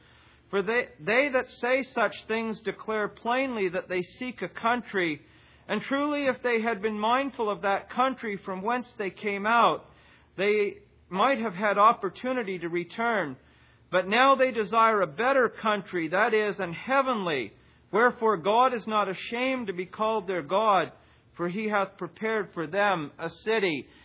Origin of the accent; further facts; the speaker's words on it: Canada; As a Canadian citizen, when I stand at an immigration desk, a U.S. immigration desk, the first question they ask me is, what's your citizenship? And I tell them I'm a Canadian.